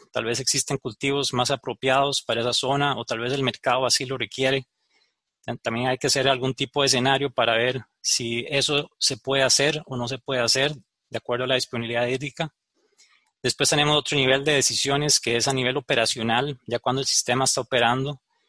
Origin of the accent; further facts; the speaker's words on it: Costa Rica; yo vengo de Costa Rica